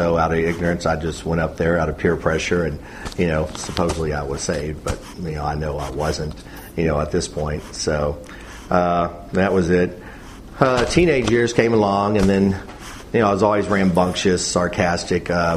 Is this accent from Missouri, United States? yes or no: no; Angleton, Texas, United States; I grew up in Angleton, as y'all probably heard last night. You know, all know it's a big metropolis down there. Had two parents in the household, no brothers or sisters, so kind of like a spoiled only child for the most part down there.